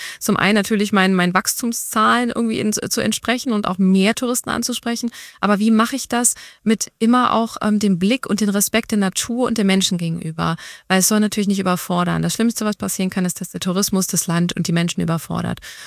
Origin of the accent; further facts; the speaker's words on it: Berlin, Germany; ich bin Berlinerin